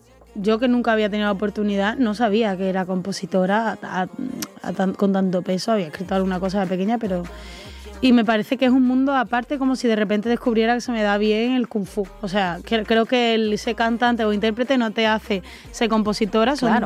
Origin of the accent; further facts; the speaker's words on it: Málaga, Andalusia, Spain; now in Madrid, Spain; a mí me encanta volver a casa siempre y a mi hija, a Málaga. Soy una enamorada, además, de mi tierra.